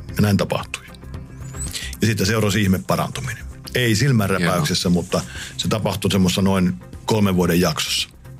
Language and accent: Finnish; Tampere, Pirkanmaa, Finland; mä asuin pikkupoikana Tampereella